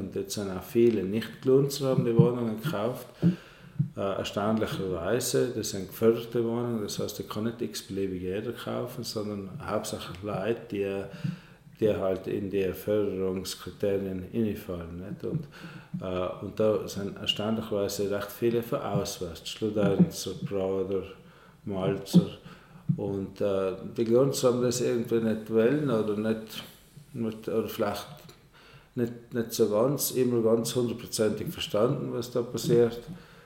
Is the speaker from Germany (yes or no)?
no; Reschen, Trentino-Alto Adige, Italy; ich bin ja eigentlich in Reschen aufgewachsen. Und Reschen ist ja ein typisches Dorf nach der Seestauung, wo alles neu gebaut worden ist.